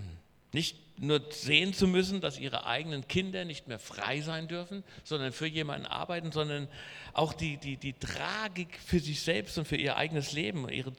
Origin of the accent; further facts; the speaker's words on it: Hesse, Germany; Also bei uns in Hessen würde man sagen, ich blutete wie ein Schwein.